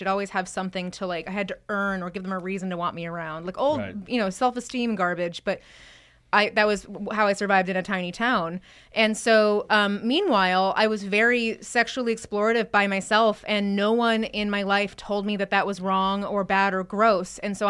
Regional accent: New Hampshire, United States; New Hampshire.

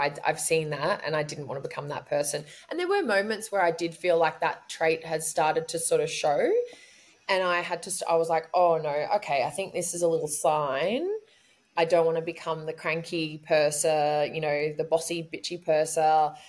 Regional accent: Australia; especially being an Australian

